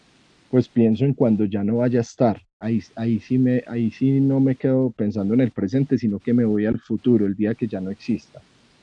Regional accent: Manizales, Caldas, Colombia; uno sentirse orgulloso no porque soy de Manizales, que obvio me siento orgulloso, pero que soy de la tierra

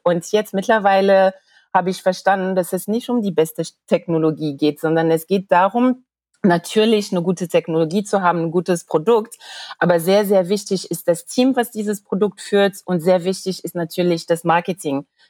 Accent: France; Ich bin ja Französin, wie ich dir vorhin gesagt habe

